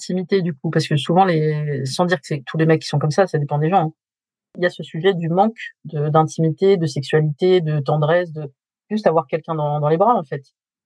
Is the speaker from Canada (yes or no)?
no; France; born there; moi, je suis née ici, je suis née en France. En fait, je suis française, moi. Oui, je suis d'origine algérienne, mais je suis française. Je peux vous faire un accent de banlieue, si vous voulez.